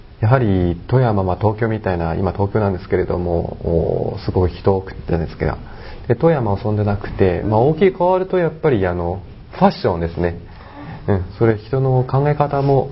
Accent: Northeast China, China; Japanese is a second language; moved away as an adult; now in Japan; 中国の、東北の方、という町

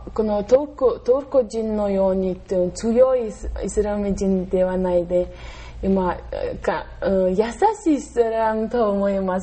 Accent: Mongolia; Japanese is a second language; now in Japan; 一番美味しいモンゴルには、で、私の出身地には多いで有名です。

